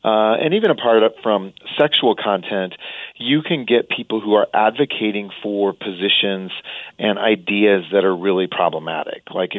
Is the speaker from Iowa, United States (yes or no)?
yes; Iowa, United States; I grew up in Iowa, and you go to the state fair, and you would often get cotton candy.